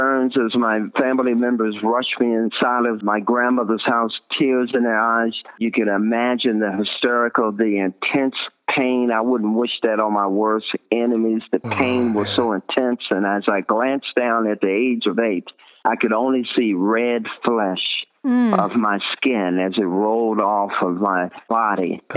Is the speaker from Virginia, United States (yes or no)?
yes; Henrico County, Virginia, United States; I grew up outside of Richmond, Virginia, in a county called Henrico County.